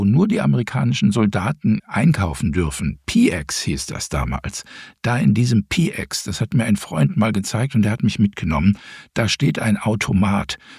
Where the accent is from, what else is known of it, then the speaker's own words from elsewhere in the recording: Frankfurt am Main, Hesse, Germany; Ich bin ja ein deutsches Nachkriegskind. Ich bin in den 60er Jahren groß geworden in Frankfurt am Main.